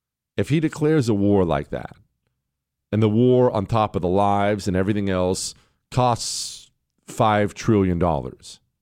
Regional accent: United States; I realize we have a bunch of foreigners listening too, but I'm just speaking as an American.

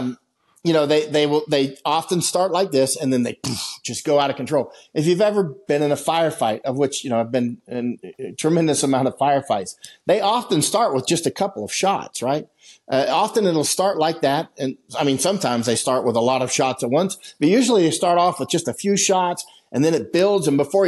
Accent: United States; it's actually mind boggling that me as an American, like a very serious American to the core

